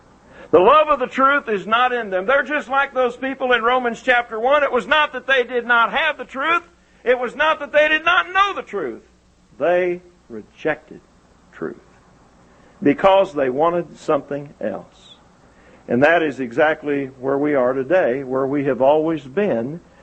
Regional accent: the North, United States; Lyndall and I, you know, I'm from the North, he's from the South.

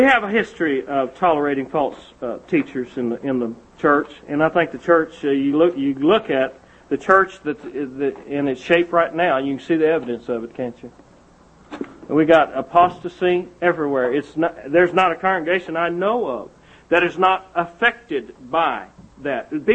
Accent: Craig, Colorado, United States; And I was growing up in Craig, Colorado. My dad was a minister there.

